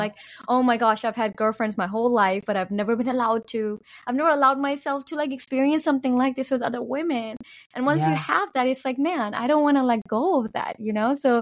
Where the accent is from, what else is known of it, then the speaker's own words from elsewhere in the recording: Pakistan; I was born and raised in Pakistan, so I didn't grow up in a free land.